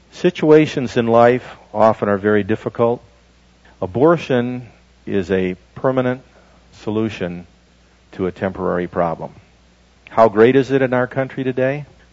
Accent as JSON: {"language": "English", "region": "Michigan", "country": "United States", "tie": "born or raised there", "said": "I grew up in Michigan."}